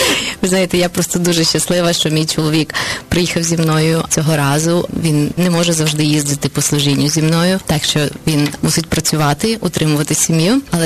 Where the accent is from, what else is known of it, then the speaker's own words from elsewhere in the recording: Chernivtsi, Chernivtsi Oblast, Ukraine; born there; якщо я говорю по-українськи, то я, напевно, народилась на Україні, в місті Чернівцях, в великій родині. Я сьома у моїх тата з мамою.